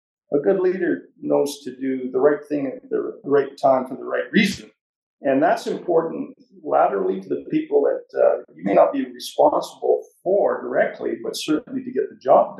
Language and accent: English; Canada; when you travel as a Canadian to Europe and you're tied to an event like the liberation of Europe, it's pretty special